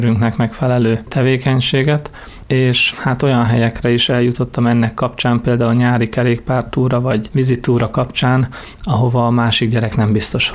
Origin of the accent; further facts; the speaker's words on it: Tázlár, Bács-Kiskun, Hungary; also born or lived in Székesfehérvár; 2 hetes koromban viszont ide Tázlára költöztünk haza édesanyám szüleihez, és az kint volt a tanyán. Tehát én a gyermekkoromat a tanyán kezdtem